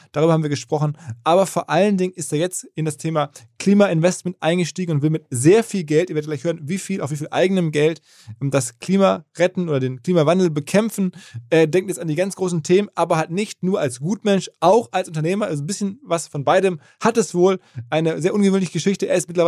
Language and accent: German; Essen, North Rhine-Westphalia, Germany; also born or lived in Hamburg; Ich bin aus Essen und aus Hamburg.